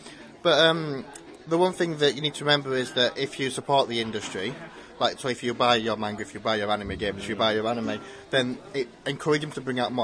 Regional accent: York, Yorkshire and the Humber, United Kingdom; I come from York

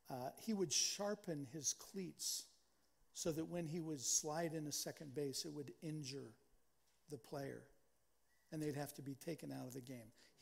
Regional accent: Kansas, United States; now in San Diego, United States; I grew up in Kansas. I grew up a Kansas City Royals fan.

